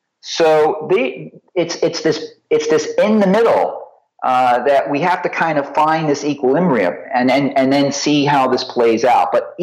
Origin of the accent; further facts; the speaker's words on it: United States; I really am thrilled to see young people speaking up, especially as an American